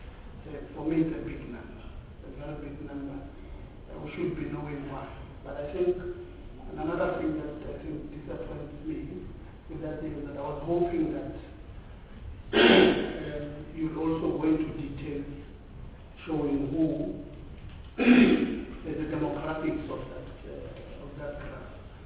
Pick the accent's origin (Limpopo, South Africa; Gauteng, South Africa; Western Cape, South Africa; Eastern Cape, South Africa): Gauteng, South Africa; I am from the Western in Gauteng. We've got one Tibet college there called Westcor.